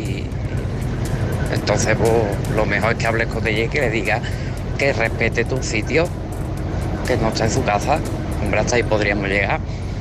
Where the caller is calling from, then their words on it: Seville, Andalusia, Spain; de Sevilla, estamos en ruta.